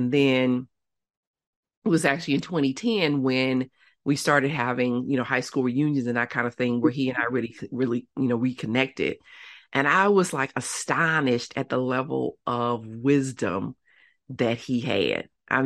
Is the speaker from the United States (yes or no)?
yes; Chicago, Illinois, United States; And then also, again, I'm from Chicago. I spent part of my childhood in Inglewood, and anybody who's not from the Chicago area, Inglewood